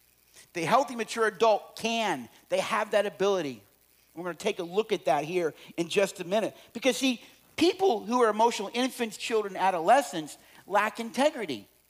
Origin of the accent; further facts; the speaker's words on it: Georgia, United States; And when we were growing up in Georgia, Don was fifth in the state in powerlift, first in the county.